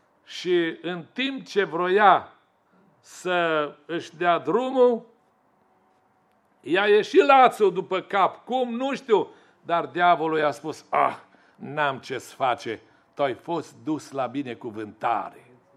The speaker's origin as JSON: {"language": "Romanian", "region": "Bihor County", "country": "Romania", "also_born_or_lived": "Reșița", "said": "Eu sunt din Bihor și m-am dus în Reșița. Acolo am lucrat pe șantier de tineret."}